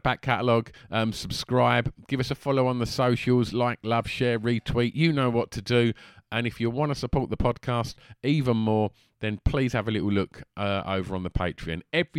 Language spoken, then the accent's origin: English; North West England, United Kingdom; Imagine that, growing up near the Lake District.